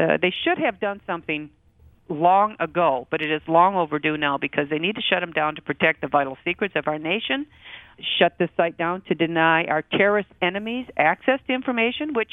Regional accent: Detroit, Michigan, United States; Look, I'm from Detroit

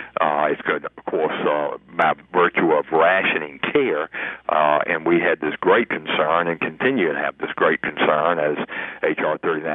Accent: Atlanta, Georgia, United States; Emory University in my hometown of Atlanta

